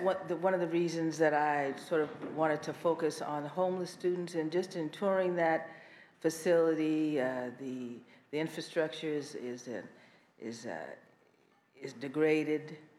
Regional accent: Los Angeles, California, United States; I was born in Los Angeles and educated in the public and private schools in the area.

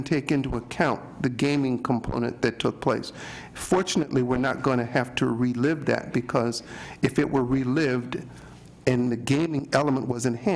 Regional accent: Inglewood, California, United States; In Inglewood, in my hometown, it took 3 passes to get a poker initiative passed

